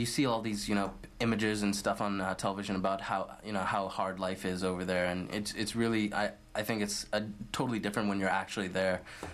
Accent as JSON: {"language": "English", "country": "India", "said": "Tell from my accent that I'm Indian"}